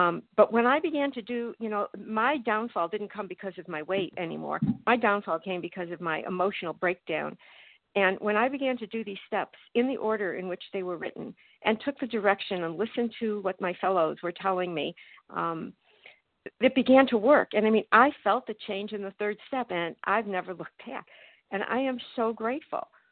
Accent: Florida, United States; Okay, thank you. … I'm from Florida

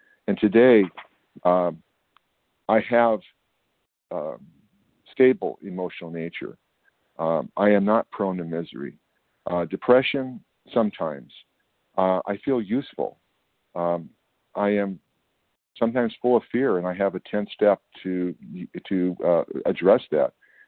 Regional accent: California, United States; I'm from Northern California.

